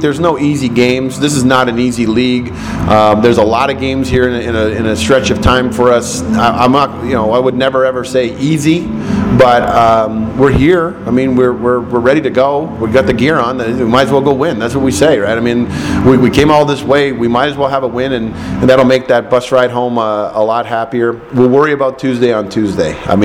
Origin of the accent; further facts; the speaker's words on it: Mount Hope, Ontario, Canada; also born or lived in Burlington; I'm from the Hamilton area. I was born in Burlington, which is only an hour from here. I grew up in a small town called Mount Hope. Went to high school in a place called Ancaster, which is the next town over.